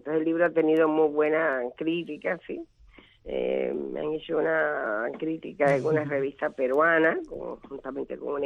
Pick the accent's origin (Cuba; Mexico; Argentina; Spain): Cuba; Guantánamo; trabajé en mi pueblo, en Guantánamo, muchos programas de radio, muchos.